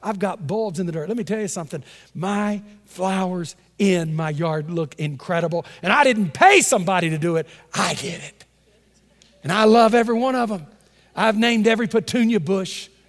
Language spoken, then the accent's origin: English; Texas, United States; And lady said, where are you from? I said, Texas. People always love to hear you when you're from Texas.